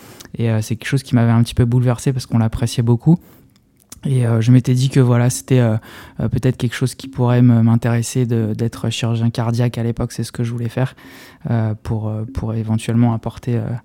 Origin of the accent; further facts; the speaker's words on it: Metz, Grand Est, France; je suis originaire de Metz et j'ai fait mes études à Strasbourg.